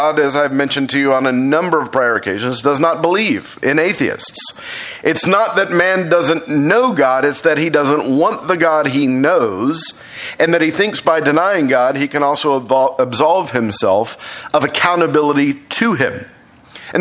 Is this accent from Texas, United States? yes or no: yes; Texas, United States; I'm Texan to the bone. This is like the first time I've ever seen snow.